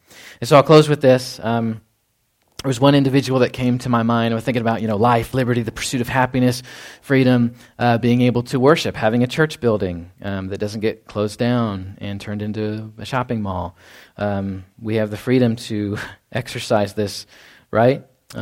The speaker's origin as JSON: {"language": "English", "region": "Texas", "country": "United States", "tie": "born or raised there", "said": "I grew up in Dallas-Fort Worth area."}